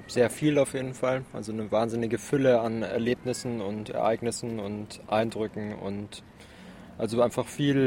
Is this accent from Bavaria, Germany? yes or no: yes; Munich, Bavaria, Germany; Ich komme aus München.